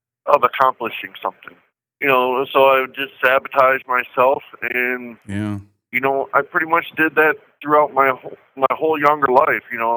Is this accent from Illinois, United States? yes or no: yes; Rockford, Illinois, United States; I'm going to be 43 years old here soon. I'm from Rockford, Illinois. I was born and raised there. I'm the normal Midwestern kid growing up.